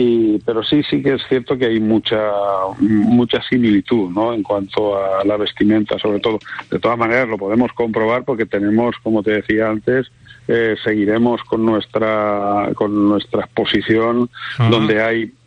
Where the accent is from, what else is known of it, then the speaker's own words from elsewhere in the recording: Guadalaviar, Aragon, Spain; Yo soy de un pueblecito de la Sierra de Albarracín, Guadalaviar, además, la cabecera del río Turia.